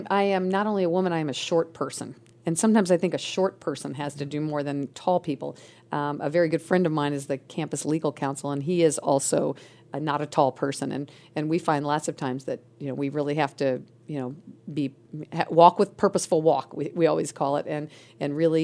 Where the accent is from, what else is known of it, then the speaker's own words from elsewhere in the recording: Illinois, United States; also born or lived in North Carolina, United States / Texas, United States / Mississippi, United States / North Dakota, United States; We moved to Texas, Mississippi, North Dakota, and then Illinois. And then I grew up and I went to high school in Illinois.